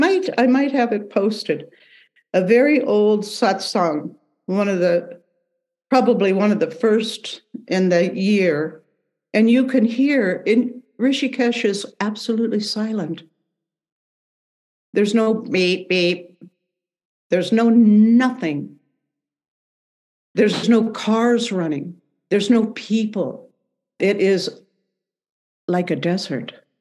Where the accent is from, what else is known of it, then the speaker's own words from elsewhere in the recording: United States; And here I am from the United States